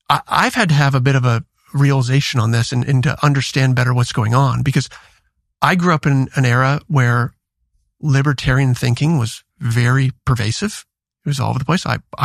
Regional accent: Iowa, United States; I went back to my hometown that I grew up in Iowa for the funeral of my best friend from high school for his father.

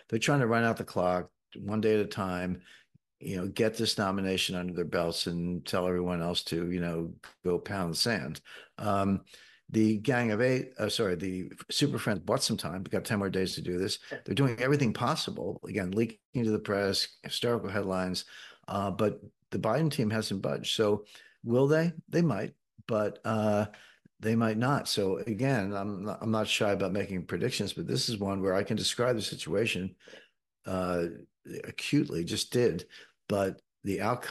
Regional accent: Philadelphia, Pennsylvania, United States; I grew up in the Philadelphia area, so you had the LaSalle, St. Joseph's, Villanova, Penn

